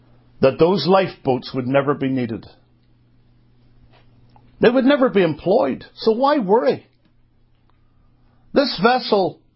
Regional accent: Belfast, Northern Ireland, United Kingdom; I grew up in the city of Belfast in Northern Ireland. It's hard for me to disguise that even still with my accent. It's mellowed a little bit through the years, no doubt.

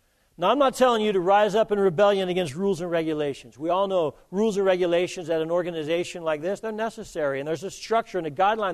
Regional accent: Colorado Springs, Colorado, United States; I was raised in Colorado Springs, Colorado

